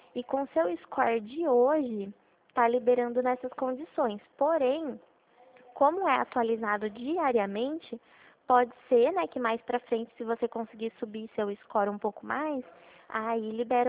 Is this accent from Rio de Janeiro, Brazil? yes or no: no; Itu, São Paulo, Brazil; Eu sou daqui de Itu.